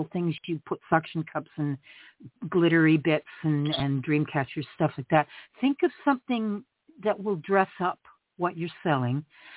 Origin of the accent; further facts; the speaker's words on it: Canada; Anyway, I'm Canadian.